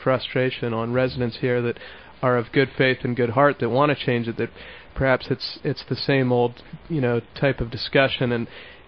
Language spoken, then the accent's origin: English; Florida, United States; I grew up in the Indian Beach neighborhood, which is literally right across the trail from Martin Luther King Way